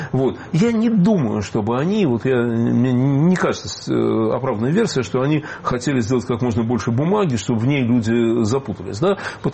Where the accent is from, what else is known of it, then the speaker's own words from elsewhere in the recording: Belarus; мы, белорусы, в лесах, значит, очень хорошо себя чувствуем.